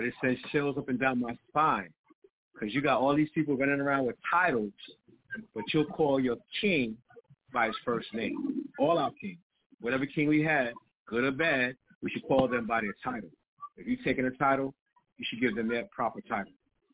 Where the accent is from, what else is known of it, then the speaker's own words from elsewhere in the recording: Harlem, New York, United States; Like I said, I grew up in Harlem.